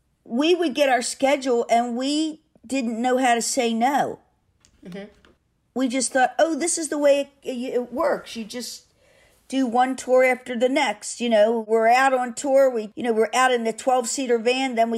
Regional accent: Baltimore, Maryland, United States; I came from Baltimore.

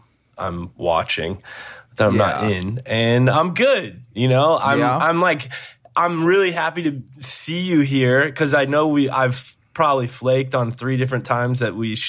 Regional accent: St. Louis, Missouri, United States; So the producer of Mr. Robot, I grew up with in St. Louis.

